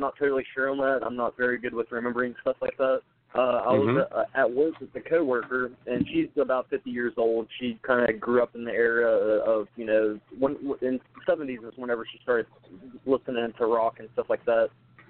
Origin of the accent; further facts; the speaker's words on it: West Virginia, United States; I'm from West Virginia.